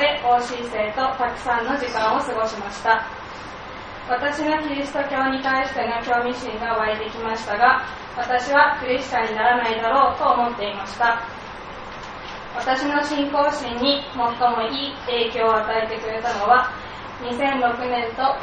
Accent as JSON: {"language": "Japanese", "town": "Hitachinaka", "region": "Ibaraki", "country": "Japan", "tie": "born or raised there", "said": "典型的な日本人の無宗教でノンクリスチャンの家庭に生まれ育ちました。中学校まではひたちなか市立の学校に通い、高校は茨城キリスト教学園高等学校に進学しました。"}